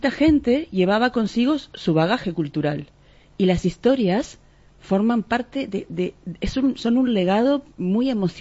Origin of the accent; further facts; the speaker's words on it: Montevideo, Uruguay; Y soy oriunda de Uruguay, nací en un barrio de Montevideo donde habían inmigrantes de todos lados